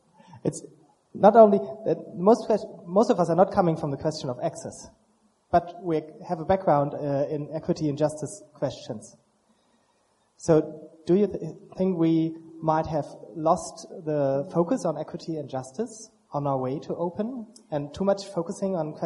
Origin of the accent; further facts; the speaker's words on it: Germany; English is a second language; I'm from Germany.